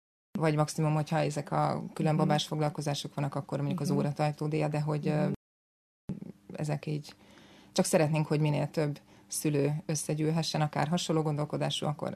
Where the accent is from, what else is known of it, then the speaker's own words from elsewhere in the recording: Budapest, Hungary; Világéletemben. Zuglóban is születtem.